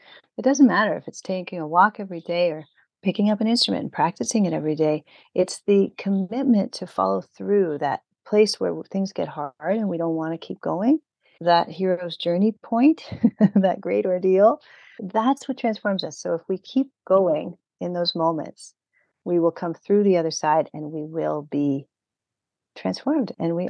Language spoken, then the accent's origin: English; Ontario, Canada; because I grew up in Ontario too.